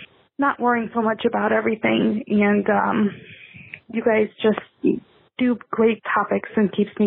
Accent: Cleveland, Ohio, United States; I'm from Cleveland, Ohio, and cleaning my basement and listening to your podcast.

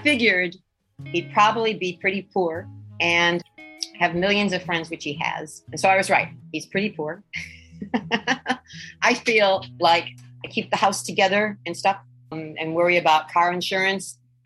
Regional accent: United States; which assured me that I'm American.

